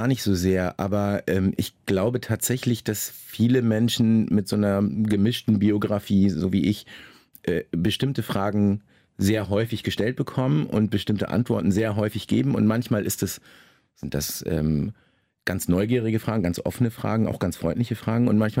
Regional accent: Lower Saxony, Germany; first language German; Und Deutsch ist definitiv meine erste Sprache und meine Muttersprache und auch definitiv eine Heimat. Also die Sprache ist für mich eine Heimat. Vielleicht mehr als die Felder und Wälder und Wiesen Niedersachsens. Aber meine emotionale Heimat liegt mindestens genauso sehr im Nahen Osten.

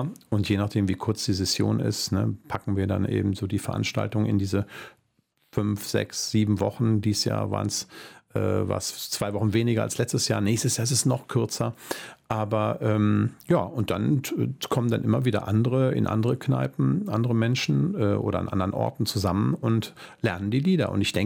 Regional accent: North Rhine-Westphalia, Germany; now in Cologne, Germany; ich bin ja noch nicht mal Kölner, ja, ich bin aus dem Helauland am Niederrhein hier ins Alarvland gekommen.

